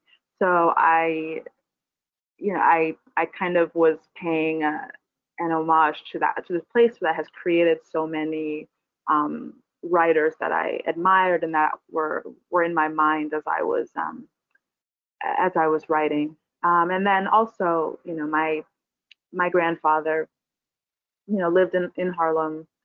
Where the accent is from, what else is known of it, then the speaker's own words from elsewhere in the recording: Barbados; moved away; I'm from Barbados, and you know, I live here now, so I feel like I have that triangle in my family as well.